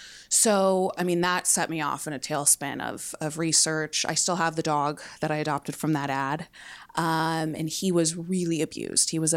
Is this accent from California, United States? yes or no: yes; San Diego, California, United States; So I grew up in San Diego and essentially lived in TJ, partying through my college years.